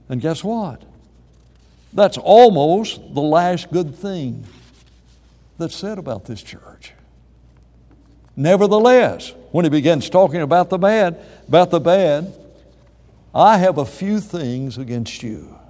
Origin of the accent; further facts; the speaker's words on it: United States; As an American, I come up with all kinds of ideas.